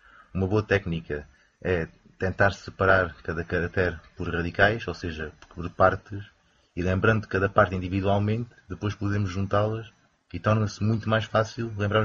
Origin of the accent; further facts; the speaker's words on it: Campo Maior, Alentejo, Portugal; now in Beijing, China; Sou alentejano, mais propriamente numa pequena terra chamada Campo Maior.